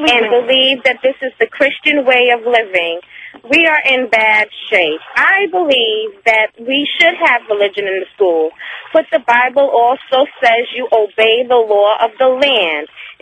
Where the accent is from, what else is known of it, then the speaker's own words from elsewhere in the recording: New York, United States; I'm a New Yorker.